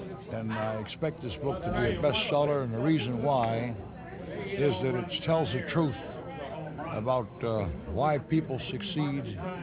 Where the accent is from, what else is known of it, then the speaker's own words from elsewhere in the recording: Braddock, Pennsylvania, United States; I'm from Braddock. I was in business in Braddock for over 34 years.